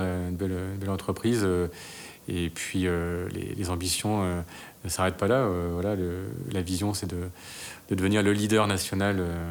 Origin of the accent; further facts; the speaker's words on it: Normandy, France; born there; oui, je suis né en Normandie.